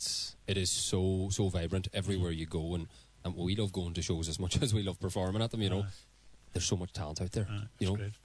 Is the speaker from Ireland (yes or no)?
yes; Ulster, Ireland; We're biased because we're all from Donegal